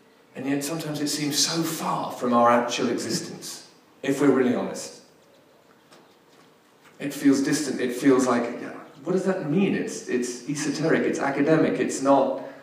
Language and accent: English; London, United Kingdom; So I was raised in London, in a suburb in London.